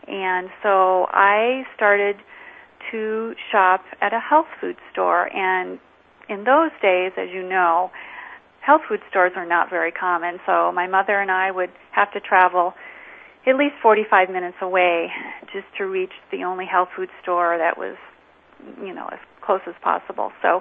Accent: Midwest, United States; I grew up in the Midwest, and I had allergies as a child.

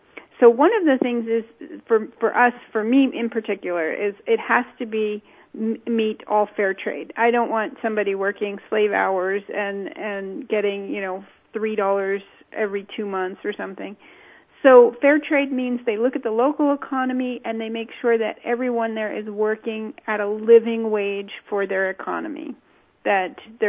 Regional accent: Los Angeles, California, United States; I just here from California, so I'm used to from Los Angeles, actually, so I'm used to the really warm weather.

